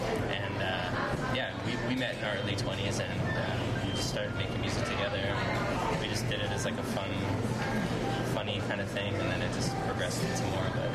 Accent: Winnipeg, Manitoba, Canada; I'm actually originally from Winnipeg too

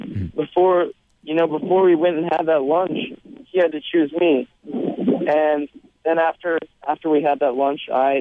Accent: Tacoma, Washington, United States; Well, I was walking in my hometown in Tacoma, Washington

